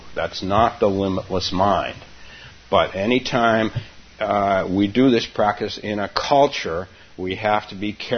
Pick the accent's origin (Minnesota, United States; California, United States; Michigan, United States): California, United States; San Francisco; Well, see, I'm from San Francisco, so.